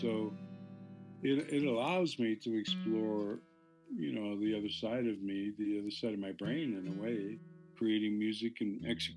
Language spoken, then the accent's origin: English; Six Nations, Ontario, Canada; I sit in my Cayuga language. I'm from Six Nations along the Grand River, about 18 miles west of Hamilton, Ontario. Large community there, population-wise.